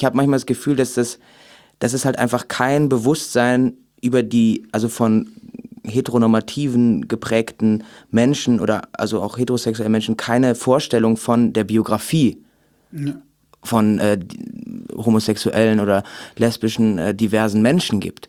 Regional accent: Remscheid, North Rhine-Westphalia, Germany; Also ich komme ja aus Remscheid.

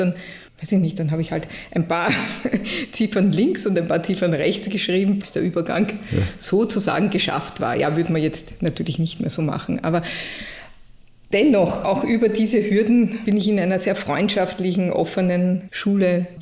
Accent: Krems, Lower Austria, Austria; ich komme ja aus Krems, aus einer Kleinstadt und war dann viel in Wiener Schulen.

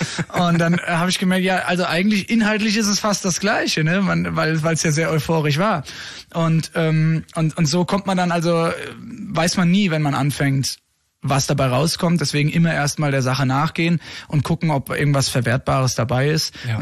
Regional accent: Hesse, Germany; Jungs vom Land irgendwie, wir kommen ja alle aus dem Rheingau, ursprünglich

